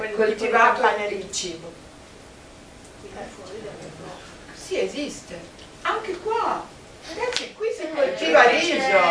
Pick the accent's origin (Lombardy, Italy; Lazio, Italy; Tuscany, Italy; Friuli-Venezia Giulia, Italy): Tuscany, Italy; Io di origine sono toscana